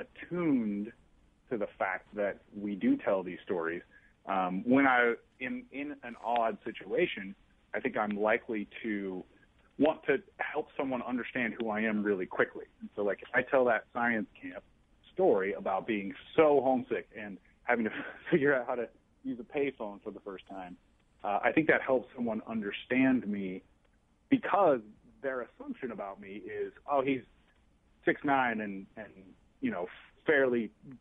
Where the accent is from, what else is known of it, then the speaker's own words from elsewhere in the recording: Midwest, United States; I don't want people to underestimate me just because I'm from the Midwest.